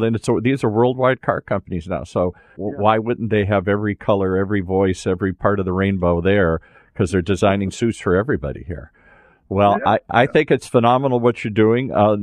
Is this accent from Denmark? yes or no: no; Detroit, Michigan, United States; I grew up in the belly of the beast. I grew up in Detroit.